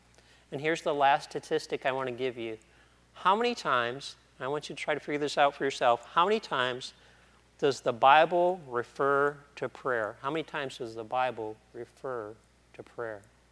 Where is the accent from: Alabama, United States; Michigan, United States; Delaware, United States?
Michigan, United States; Detroit; now in Tennessee, United States; I've already said that I grew up in Detroit. I moved to Tennessee, and I became an elementary school teacher.